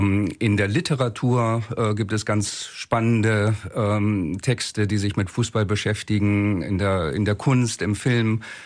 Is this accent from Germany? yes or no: yes; Bremen, Germany; Ich bin in Bremen aufgewachsen und habe da 8 Jahre bei Werder in den Jugendmannschaften gespielt.